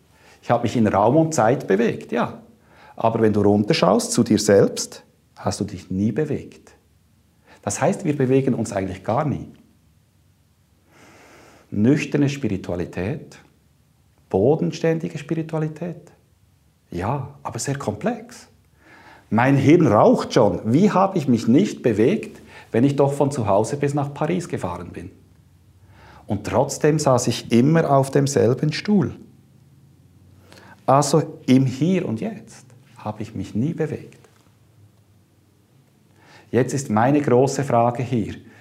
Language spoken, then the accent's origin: German; Bern, Switzerland; Ich bin nicht nur Schweizer, ich bin Berner. Okay? Kantonal eingegrenzt. Ich bin Berner. Kein Basler, kein Zürcher, Berner. Und ich bin nicht mal Berner. Ich bin von einem bestimmten Dorf, das heißt Oberwangen. Ich bin ein Oberwengeler.